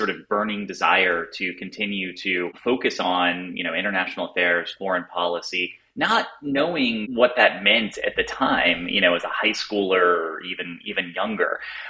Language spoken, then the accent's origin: English; Dallas, Texas, United States; Yeah, so I actually am recording this from Dallas, Texas. I'm visiting some family in my hometown for a couple days. I grew up here. I lived here until I went away to college